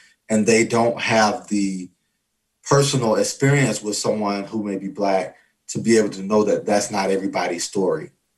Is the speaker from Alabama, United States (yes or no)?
yes; Alabama, United States; moved away; So I moved here from the South. So I came from Alabama.